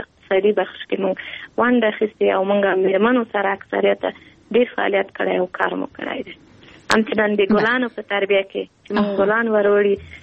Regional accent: Kabul, Afghanistan; پا کابل که زیگیده لیم پا کابل که لویه سویم پا کابل که مو تحصیلات

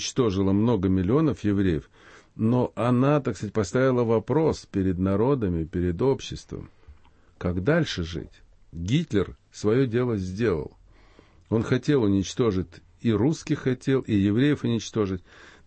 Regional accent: Ukraine; moved away; провинциал, который приехал с Украины, я ни о чем не жалею.

